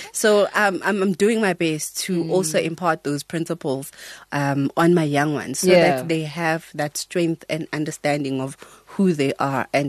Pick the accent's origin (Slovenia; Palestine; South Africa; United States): South Africa; Daveyton, Gauteng; I am from Daveyton